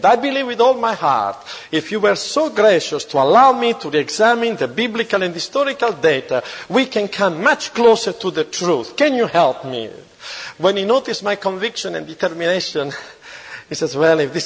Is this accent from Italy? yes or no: yes; Italy; English is a second language; I grew up there in Italy, being instructed by Catholic priests in public school with the old catechism